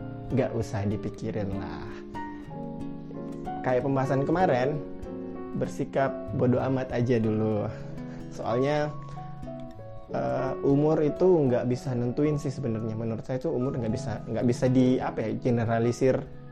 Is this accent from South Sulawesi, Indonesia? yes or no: yes; Makassar, South Sulawesi, Indonesia; apalagi di daerah saya ini, daerah Bugis, Makassar